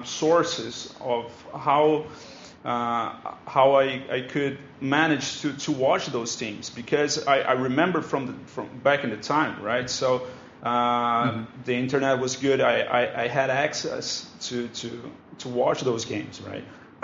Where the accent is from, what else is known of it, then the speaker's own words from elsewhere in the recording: Brazil; I'm from Brazil.